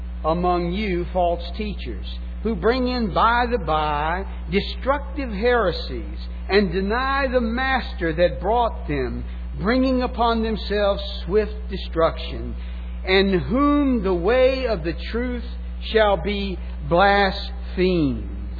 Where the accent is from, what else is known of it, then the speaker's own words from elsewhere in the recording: the South, United States; I'm from the South. You have to give me. We talk slow and not always so clear.